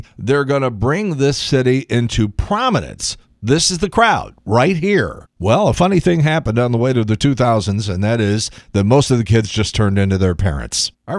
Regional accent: Chicago, Illinois, United States; I'm figuring, okay, well, I'm from Chicago. It's 5 hours away to St. Louis. It's the Midwest.

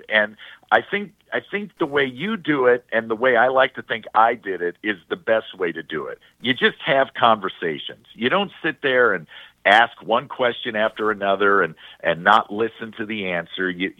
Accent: St. Louis, Missouri, United States; So when he found out I was from St. Louis, that gave us a little bit of ground to build upon.

